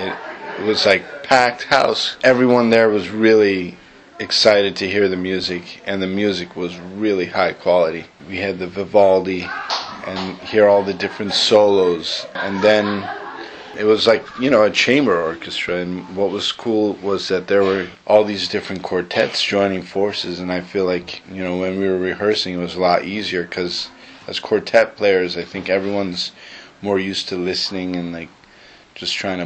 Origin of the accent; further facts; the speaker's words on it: New Haven, Connecticut, United States; I'm coming from New Haven.